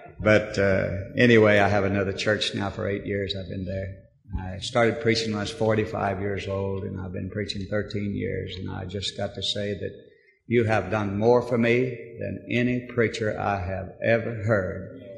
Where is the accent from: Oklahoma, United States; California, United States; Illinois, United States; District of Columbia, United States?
California, United States; Dr. Criswell, I'm from California